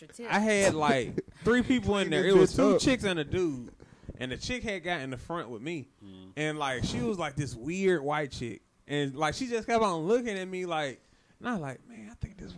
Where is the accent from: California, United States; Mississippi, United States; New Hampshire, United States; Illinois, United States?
Mississippi, United States; Jackson; Yeah, I'm from Jackson.